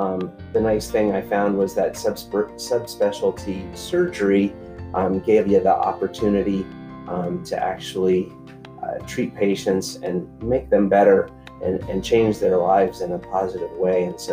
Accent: Atlanta, Georgia, United States; also born or lived in Chicago, Illinois / Tucson, Arizona; So I grew up, for the most part, in Atlanta, Georgia.

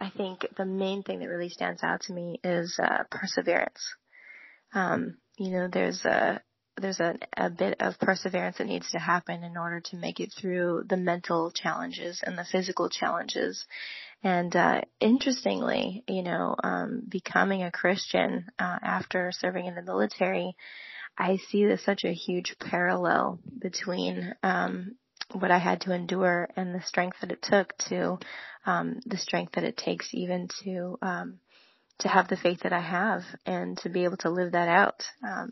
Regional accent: Kalamazoo, Michigan, United States; I grew up in Kalamazoo, Michigan, and grew up on a farm there

